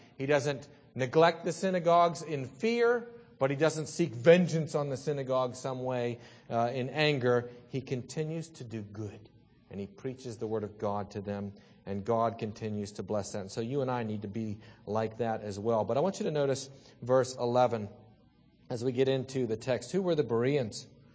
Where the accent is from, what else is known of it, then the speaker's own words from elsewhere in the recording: Salzburg, Austria; I grew up in Salzburg. It is an out-of-the-way town.